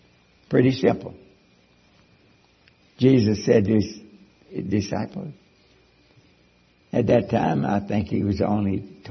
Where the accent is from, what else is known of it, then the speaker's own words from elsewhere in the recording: Kentucky, United States; dear God, I'm from Kentucky. We have a very hard time with English.